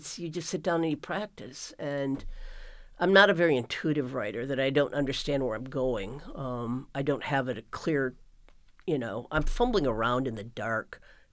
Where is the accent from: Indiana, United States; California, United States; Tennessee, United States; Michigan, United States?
Michigan, United States; like when I was growing up in Michigan, there were certain families that were, they didn't permit dancing or gym class or being inoculated.